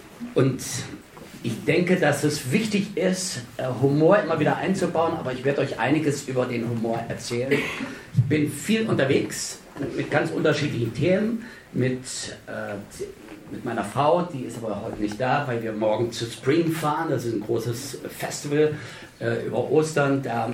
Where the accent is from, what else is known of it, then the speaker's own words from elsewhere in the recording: Calden, Hesse, Germany; Und ich komme aus Calden bei Kassel.